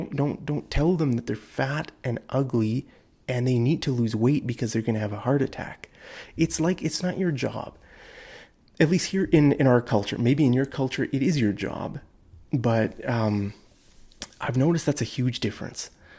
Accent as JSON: {"language": "English", "country": "Canada", "said": "as a Canadian, that was so weird."}